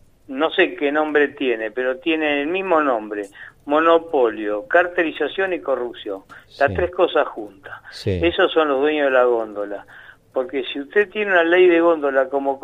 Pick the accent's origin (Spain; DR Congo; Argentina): Argentina; realmente como argentino espero eso.